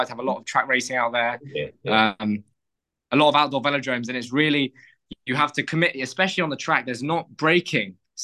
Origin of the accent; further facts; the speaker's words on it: London, United Kingdom; maybe it's because I'm from London and we didn't have many descents.